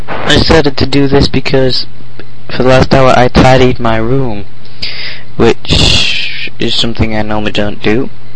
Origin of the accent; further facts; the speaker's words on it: United Kingdom; I'm British.